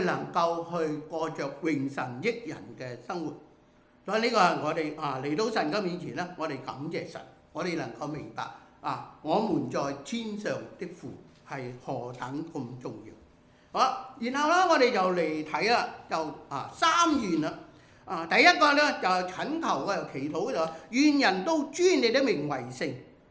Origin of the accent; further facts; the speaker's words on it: China; 尤其是我们中国人，不会随便叫人家做阿爸的